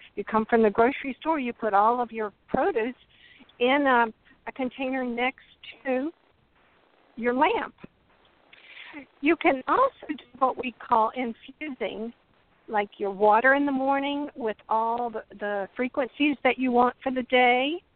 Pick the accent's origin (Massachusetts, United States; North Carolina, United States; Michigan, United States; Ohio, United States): North Carolina, United States; now in Florida Keys, United States; I am from North Carolina, and in fact, just moved to the Keys 90 days ago.